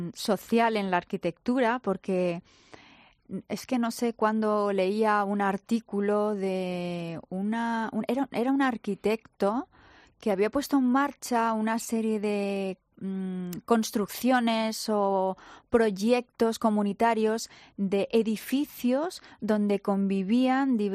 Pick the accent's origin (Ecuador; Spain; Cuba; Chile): Spain; Madrid, Community of Madrid; Somos tantos madrileños